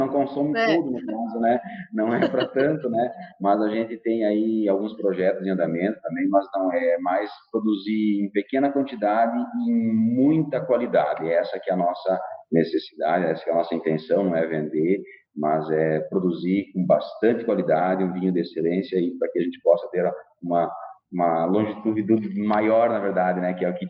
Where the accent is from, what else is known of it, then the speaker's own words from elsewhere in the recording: Concórdia, Santa Catarina, Brazil; eu venho lá de Concórdia, lá do Oeste, né, lá tinha, né, próximo do Rio Grande